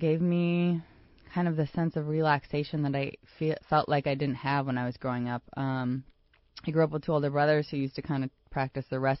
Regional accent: Minnesota, United States; I am originally from Minnesota.

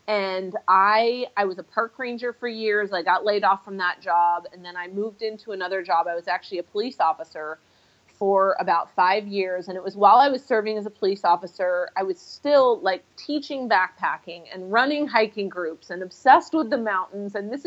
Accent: Everett, Washington, United States; I am from Everett, Washington.

